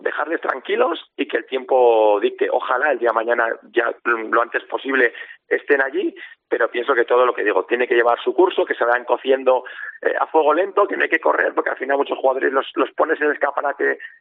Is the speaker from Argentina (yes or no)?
no; Jaca, Aragon, Spain; yo soy de aquí, o sea, soy de Jaca, soy jugador del Huesca, me siento aquí súper cómodo, súper a gusto